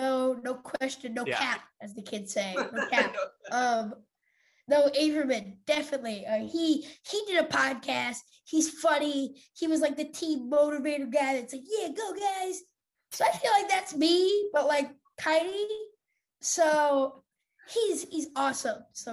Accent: Philadelphia, Pennsylvania, United States; I grew up in Philadelphia, so I've grown up with hip hop my whole life.

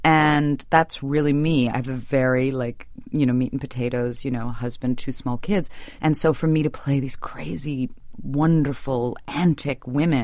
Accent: New York City, New York, United States; I grew up in New York City in a terribly stable environment

